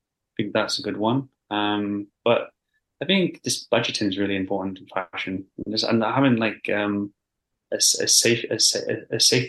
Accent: Wales, United Kingdom; Like I grew up in Wales, in a small village.

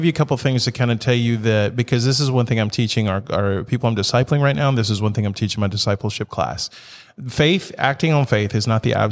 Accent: United States; U.S. is my home country. That's where I feel most comfortable.

